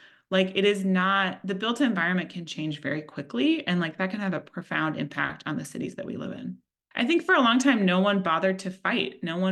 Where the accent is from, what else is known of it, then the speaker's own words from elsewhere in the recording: Los Angeles, California, United States; I grew up in Los Angeles. My entire life has been wrapped in highways.